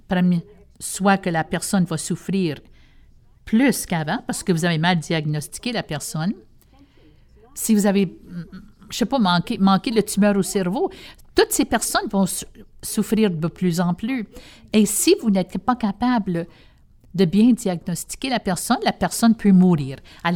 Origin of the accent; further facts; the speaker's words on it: United States; French is a second language; parce que moi, je suis américaine